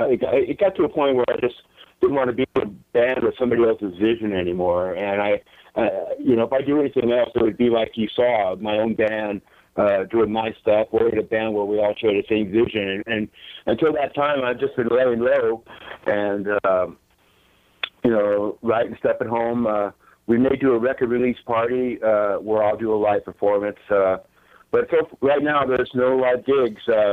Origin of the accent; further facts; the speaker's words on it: San Jose, California, United States; I'm from San Jose.